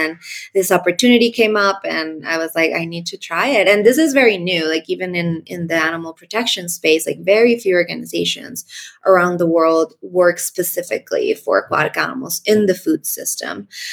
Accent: Colombia; now in Mexico; I am from Colombia, but I've been living in Mexico for about 8 years now.

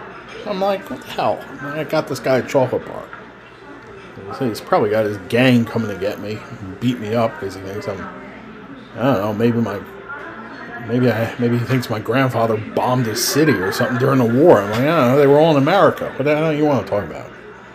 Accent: New Jersey, United States; It says New York Giants, and I'm from New Jersey.

